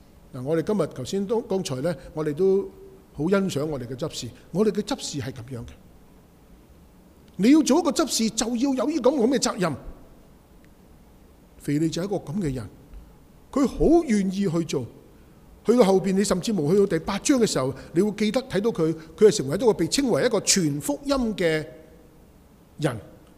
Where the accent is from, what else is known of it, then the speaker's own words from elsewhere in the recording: Guangdong, China; 但系唔知点解我哋广东人就将佢讲成咩嘅闹松佬